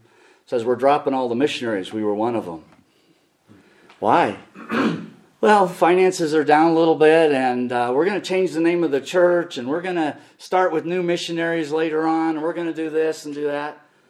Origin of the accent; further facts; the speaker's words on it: Cody, Wyoming, United States; I grew up in Cody, and in 1972, Grace Baptist Church started. When I left in 1981 to go finish my education